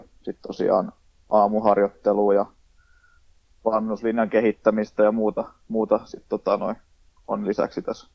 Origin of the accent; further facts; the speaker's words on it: Rauma, Satakunta, Finland; olin kotikaupungissani Raumalla harjoittelemassa ilman sopimusta mihinkään